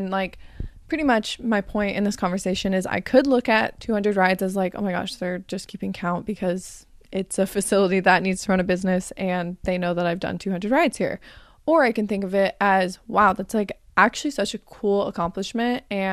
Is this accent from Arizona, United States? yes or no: yes; Arizona, United States; I grew up in Arizona, so it's extremely hot and you just don't really do much in the summertime in Arizona.